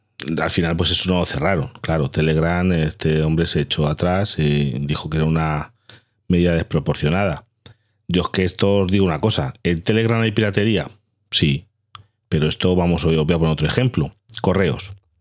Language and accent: Spanish; Galicia, Spain; yo soy gallego y mis padres escribían, cuando yo era niño, escribían cartas